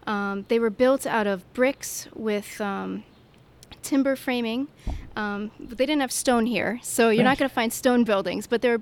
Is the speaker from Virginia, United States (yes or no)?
no; Connecticut, United States; moved away as an adult; now in New Orleans, United States; Well, I grew up in Connecticut, and it was very cold there. And at some point, I decided I had enough of winter, and I wanted to check out something different. And so I came to New Orleans.